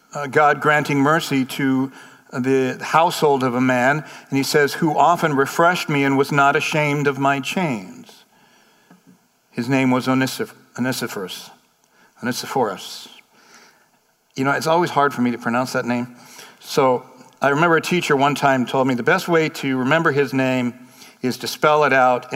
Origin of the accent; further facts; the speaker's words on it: California, United States; You know, I grew up in California, like the oldest is 200 years old.